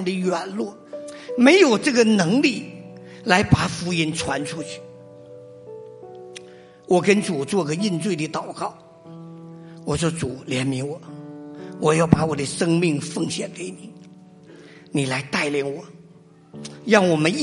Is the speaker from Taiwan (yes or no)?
no; Shenyang, Liaoning, China; 我上个月回我的家乡沈阳一趟，